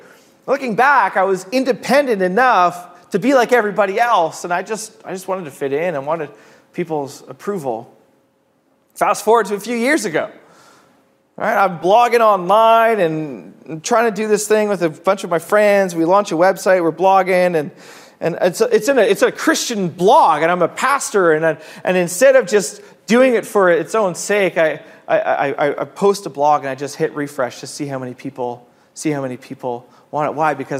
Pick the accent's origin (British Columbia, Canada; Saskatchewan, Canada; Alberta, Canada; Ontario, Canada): British Columbia, Canada; Kelowna; also born or lived in Burnaby; In grade 6, I moved from Burnaby to Kelowna. It was a grade 6.